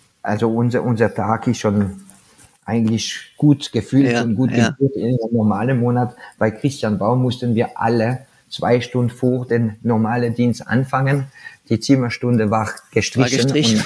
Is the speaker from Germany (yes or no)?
no; France; ich bin Franzose, ich esse wirklich alles